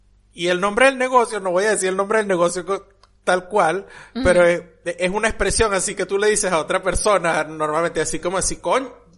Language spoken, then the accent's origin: Spanish; Venezuela; Ah, sí, yo soy de Venezuela, sí.